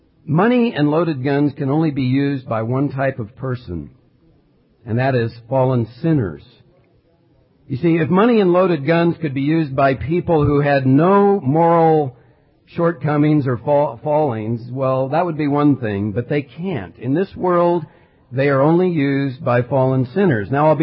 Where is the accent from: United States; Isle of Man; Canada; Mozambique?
United States; As American Christians living in a state where the government itself runs ads on the radio enticing us to gamble